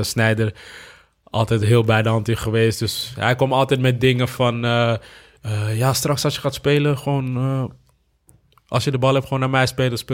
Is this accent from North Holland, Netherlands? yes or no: yes; Amsterdam, North Holland, Netherlands; Ik kom uit Amsterdam... Ik was in Amsterdam-Oost geboren, vlakbij de meer. En op het moment zeg maar, dat ik verhuisde naar de Bijlmer